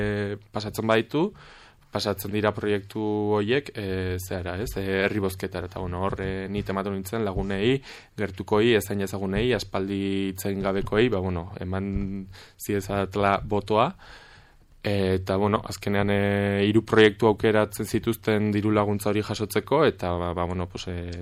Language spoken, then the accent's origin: Basque; Pamplona, Navarre, Spain; Ni Txantreakoa naiz